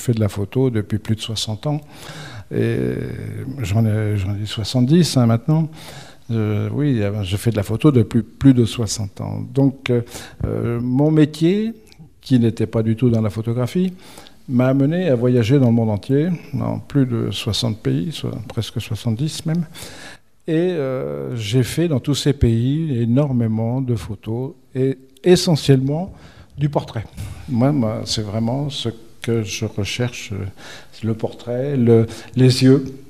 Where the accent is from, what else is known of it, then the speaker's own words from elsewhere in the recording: Nantes, Pays de la Loire, France; je suis nantais.